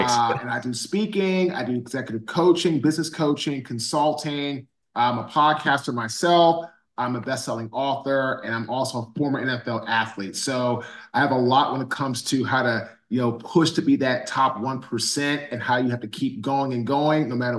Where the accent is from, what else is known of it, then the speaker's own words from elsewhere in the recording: Washington, District of Columbia, United States; now in Fuquay-Varina, United States; I'm from Washington, D.C. I live in a little bitty town called Fuquay, Barina, North Carolina.